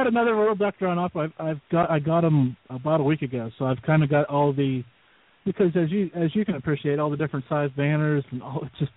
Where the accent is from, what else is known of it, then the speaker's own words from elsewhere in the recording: Pennsylvania, United States; I'm from near like Grove City, Erie, that general direction.